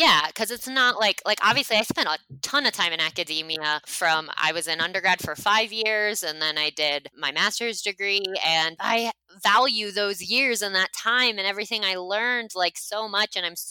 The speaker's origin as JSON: {"language": "English", "country": "United States", "said": "I mean, even the United States of America, like I am from the United States."}